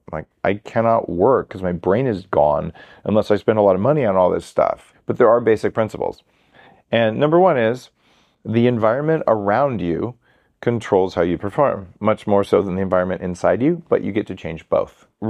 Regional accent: New Mexico, United States; I grew up in New Mexico where green chili is a religion.

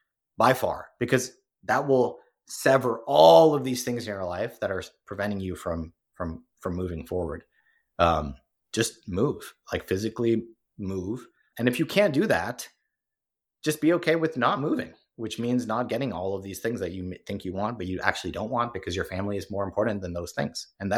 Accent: Hong Kong; also born or lived in New York, United States / Singapore / London, United Kingdom; my parents are from India. I was born in New York, grew up in Hong Kong, Singapore, and London.

